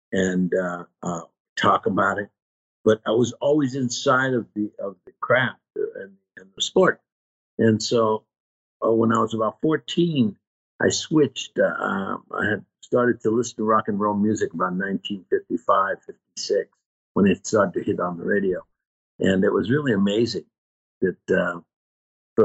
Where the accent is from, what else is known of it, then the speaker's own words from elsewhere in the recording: Los Angeles, California, United States; I was born and raised in East